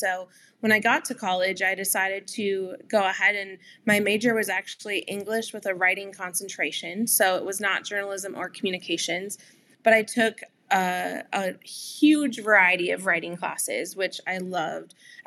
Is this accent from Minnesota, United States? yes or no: yes; Minnesota, United States; for me, born and raised in Minnesota, grew up loving Minnesota sports.